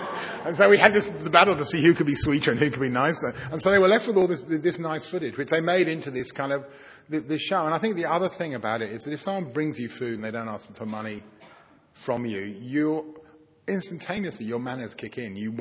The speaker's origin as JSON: {"language": "English", "town": "Leeds", "region": "Yorkshire and the Humber", "country": "United Kingdom", "tie": "born or raised there", "said": "It's kind of good until you get emails from people who you knew growing up in Leeds, and they go, I'm in Bangalore and you're on the telly."}